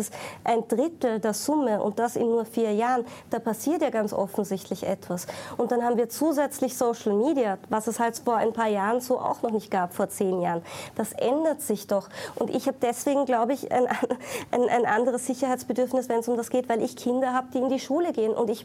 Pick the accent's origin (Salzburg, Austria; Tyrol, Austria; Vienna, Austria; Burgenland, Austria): Salzburg, Austria; Ich bin in Salzburg am Land aufgewachsen